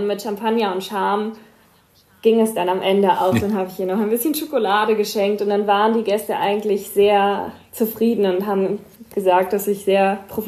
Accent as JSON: {"language": "German", "region": "Hamburg", "country": "Germany", "tie": "born or raised there", "said": "fliegen wir zweimal nach Hamburg und zurück, also in meine Heimatstadt."}